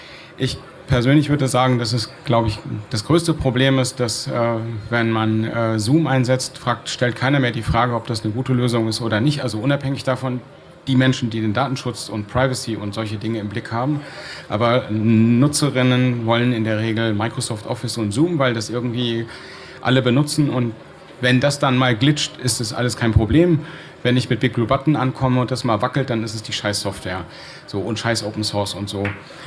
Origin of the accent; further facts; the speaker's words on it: Berlin, Germany; Also zumindest so als Berliner. Ja, ich komme aus Berlin und da war es da so.